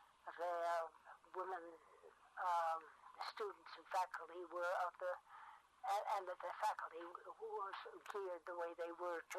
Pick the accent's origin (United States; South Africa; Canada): United States; New York City, New York; born there; New York City.